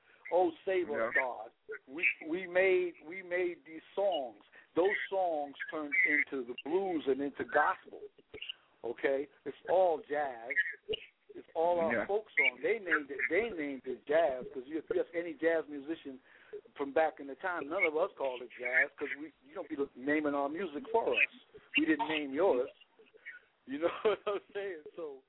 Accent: Newark, New Jersey, United States; Well, I'm from Newark, New Jersey. I played in New York City back in the day.

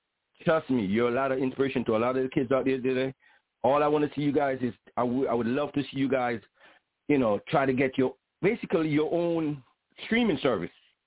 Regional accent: Jamaica; Yes, I'm a Jamaican dude on it.

